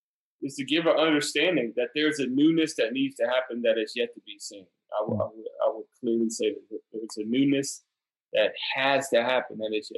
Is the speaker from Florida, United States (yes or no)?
no; Detroit, Michigan, United States; I grew up in Detroit and it was dangerous and things like that.